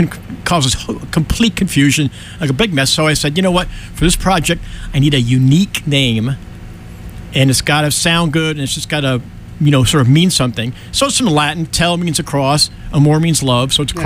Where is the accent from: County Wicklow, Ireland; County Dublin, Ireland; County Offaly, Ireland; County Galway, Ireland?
County Offaly, Ireland; Tullamore; from Tullamore.